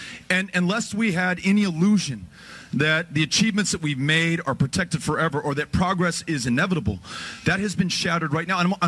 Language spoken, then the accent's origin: English; Texas, United States; In my home state of Texas